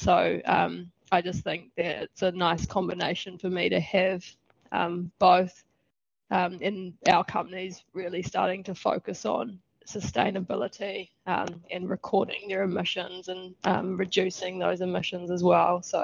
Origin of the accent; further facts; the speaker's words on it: Hawke's Bay, New Zealand; Grew up in Hawke's Bay and have sort of gone away and come back. My whole family's actually come back home